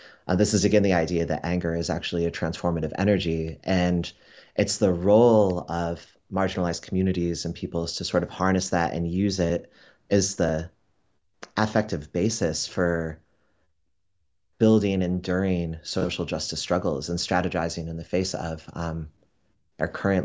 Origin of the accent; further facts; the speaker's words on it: Florida, United States; I grew up in South Florida, and coming of age in the 80s, it was the immediate aftermath of … anti-gay campaign that began in Miami